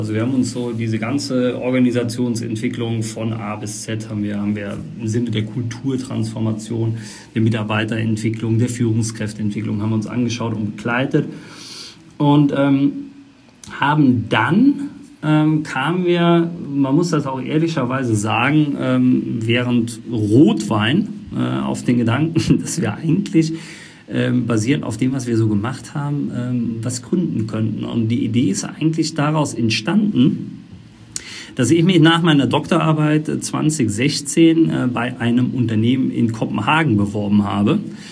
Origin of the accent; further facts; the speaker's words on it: Eisenschmitt, Rhineland-Palatinate, Germany; ich komme aus der Eifel, Eisenschmidt, der Ort, ich versuche den auch immer zu promoten, der so kleinen 250 Einwohner